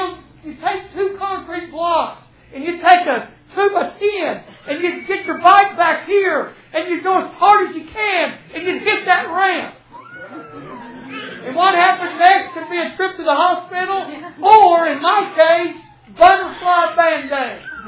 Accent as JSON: {"language": "English", "town": "Indianapolis", "region": "Indiana", "country": "United States", "tie": "born or raised there", "said": "See, I grew up in Indianapolis. I grew up in a neighborhood that was, what, about a mile and a half from the Speedway, and we were like 150 yards from the airport"}